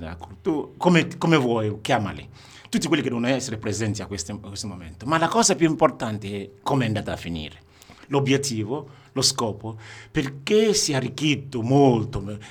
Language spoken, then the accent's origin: Italian; Niger Delta, Nigeria; Italian is a second language; Le posso dare un esempio di quello che è il mio paese